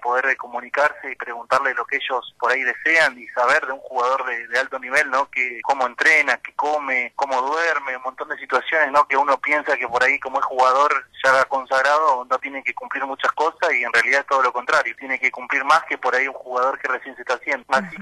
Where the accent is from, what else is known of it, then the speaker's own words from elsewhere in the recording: Caleta Olivia, Santa Cruz, Argentina; Porque yo soy de Caleta Olivia, hoy en día acá nosotros no tenemos ningún caso